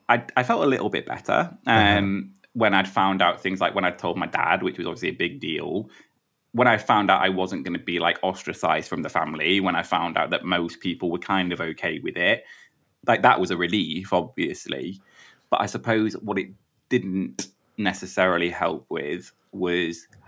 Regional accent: Manchester, North West England, United Kingdom; I grew up in Manchester, but I grew up in kind of a small suburb of Manchester.

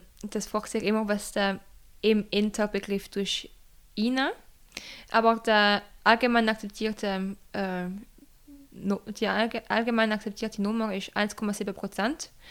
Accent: Romandy, Switzerland; first language French; German is a second language; Das hörst du auch von meinem Akzent, meine Muttersprache und die Muttersprache von jedem Mitglied in der Organisation bis jetzt.

